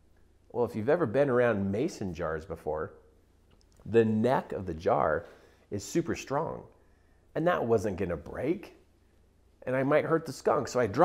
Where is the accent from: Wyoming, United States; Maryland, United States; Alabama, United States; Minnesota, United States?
Wyoming, United States; Now, I grew up in Wyoming, and this is one of those way back out in the middle of nowhere kind of towns, and there's not much to do.